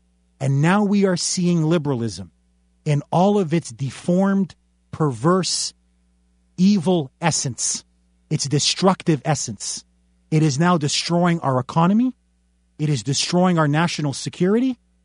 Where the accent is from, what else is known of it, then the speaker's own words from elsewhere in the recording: Canada; I'm originally from Canada. We all play hockey in Canada. Do you know how many bloody lips I got growing up?